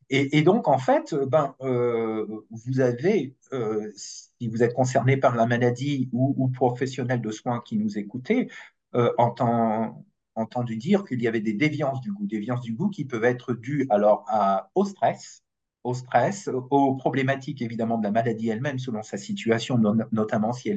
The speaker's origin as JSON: {"language": "French", "region": "Hauts-de-France", "country": "France", "said": "comme on dit chez nous dans le Nord."}